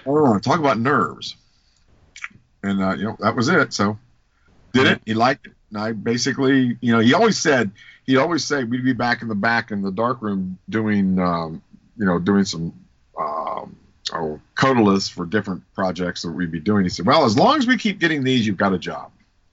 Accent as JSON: {"language": "English", "region": "Ohio", "country": "United States", "said": "And then we came back up to Ohio, because I'm from Ohio, and came back up to Ohio and went to OU in Athens."}